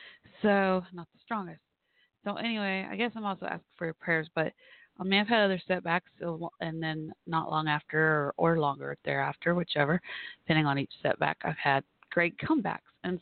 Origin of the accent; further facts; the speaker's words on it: Texas, United States; my home state of Texas, and then there's New Orleans not far away and all that good stuff.